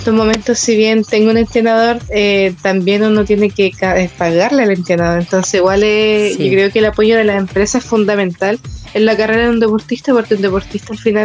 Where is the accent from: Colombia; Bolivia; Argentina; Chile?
Chile; Talca, Maule; also born or lived in Antofagasta; yo me fui de Talca cuando entrené en Antofagasta durante 2 años y medio, yo me fui por falta de apoyo, entonces volví